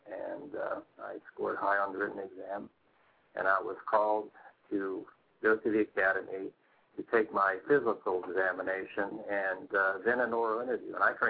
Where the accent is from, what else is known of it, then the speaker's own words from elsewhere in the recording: Canonsburg, Pennsylvania, United States; born there; Well, I was born in Canonsburg, Pennsylvania in 1947.